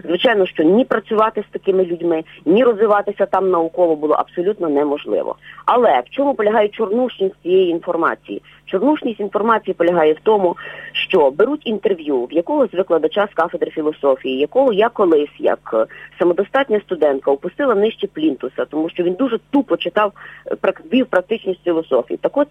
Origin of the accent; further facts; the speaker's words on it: Lviv, Lviv Oblast, Ukraine; я корінна львів'янка, зауважу